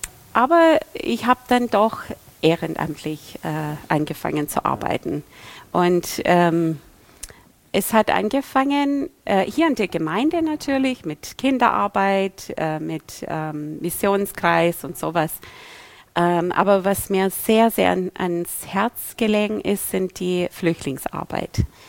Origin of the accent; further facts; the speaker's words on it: United States; German is a second language; als Amerikanerin Schwäbisch kann ich